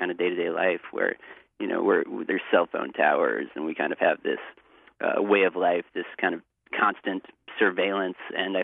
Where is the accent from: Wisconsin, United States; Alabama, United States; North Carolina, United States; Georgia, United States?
North Carolina, United States; I went through my home state of North Carolina